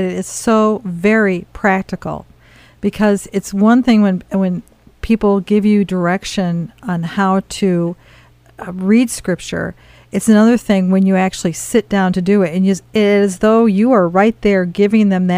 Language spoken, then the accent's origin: English; Grand Rapids, Michigan, United States; because Tim is from Kalamazoo, which is just, what is it, Tim, maybe about less than 45 minutes from my hometown, Grand Rapids, Michigan.